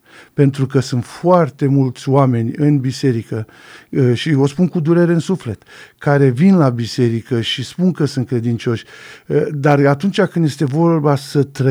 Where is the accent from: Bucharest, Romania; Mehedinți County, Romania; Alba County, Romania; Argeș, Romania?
Mehedinți County, Romania; Drobeta-Turnu Severin; sunt născut și crescut la Turnu Severin, iar după armată am rămas în București și aveam 19 ani